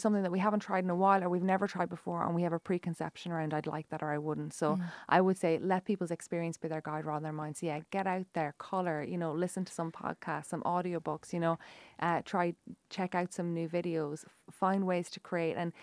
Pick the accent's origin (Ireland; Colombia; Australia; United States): Ireland; So I actually have to say I'm very proud of Ireland and being Irish.